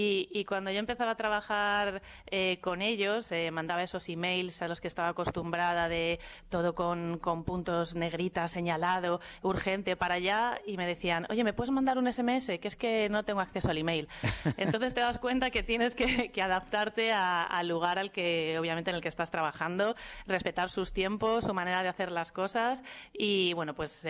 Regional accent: Madrid, Community of Madrid, Spain; soy del barrio del Retiro.

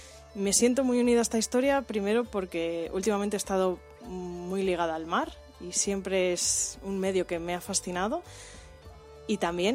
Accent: Aguilar de Campoo, Castile and León, Spain; natural de mi pueblo, de Aguilar de Campoo, en plena montaña palentina.

